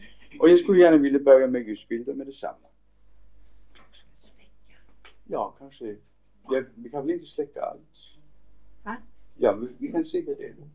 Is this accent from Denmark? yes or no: yes; Denmark; Swedish is a second language; jag är dansk